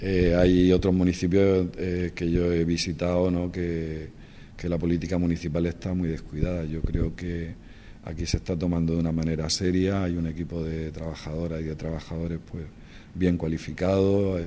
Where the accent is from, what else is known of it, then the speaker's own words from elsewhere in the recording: Cartagena, Region of Murcia, Spain; born there; Estoy aquí por una cuestión de orígenes. Yo nací aquí en Cartagena y vivo aquí en Cartagena